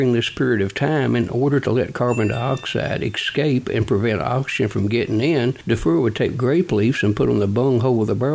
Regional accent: Kentucky, United States; I'm a Kentuckian. I was born and raised over in Clark County on a farm.

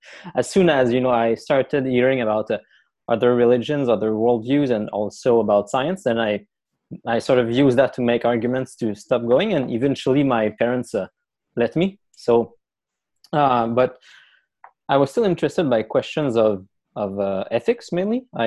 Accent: Quebec, Canada; It's easier to pronounce usually. And I'm from Quebec, from a little country near Quebec City. And I was brought up Roman Catholic.

